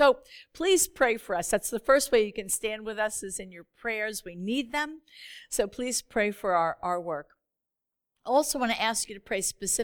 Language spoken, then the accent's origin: English; West Islip, New York, United States; I'm here from Long Island, and I serve here on Long Island, and though the Lord has kind of taken me all over the globe in ministry, he's brought me right back here. I'm back in the house I grew up in West Islip